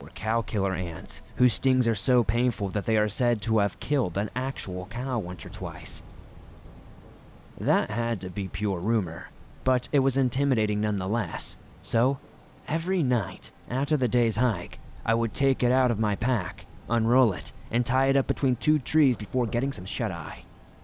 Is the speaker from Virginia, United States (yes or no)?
no; Rhode Island, United States; But given that my home state of Rhode Island is like the size of a postage stamp